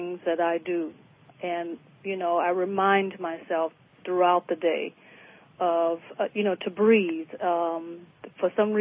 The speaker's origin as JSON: {"language": "English", "town": "New Orleans", "region": "Louisiana", "country": "United States", "said": "I'm from New Orleans, so."}